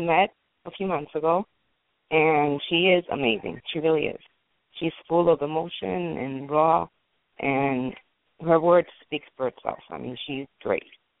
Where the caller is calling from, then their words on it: New York City, New York, United States; I'm calling from New York City